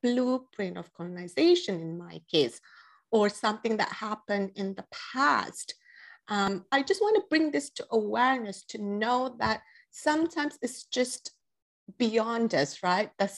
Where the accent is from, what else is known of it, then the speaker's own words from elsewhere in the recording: Malaysia; because I'm growing up in Malaysia, part of the British colony.